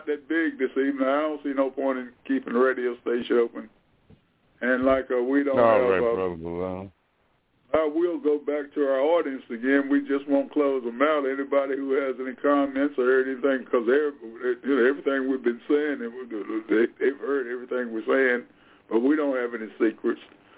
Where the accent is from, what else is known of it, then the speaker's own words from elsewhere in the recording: Anacostia, District of Columbia, United States; So like you said, I was raised in Anacostia. I went to Anacostia in 1960, around 1963.